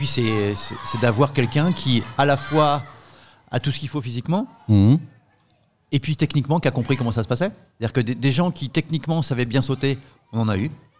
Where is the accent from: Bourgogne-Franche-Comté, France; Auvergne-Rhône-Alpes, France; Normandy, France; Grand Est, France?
Normandy, France; Fécamp; moved away as an adult; ça fait 35 ans que je suis parti de Fécamp. Je suis resté ici jusqu'au bac et puis après, je suis parti pour les questions d'études.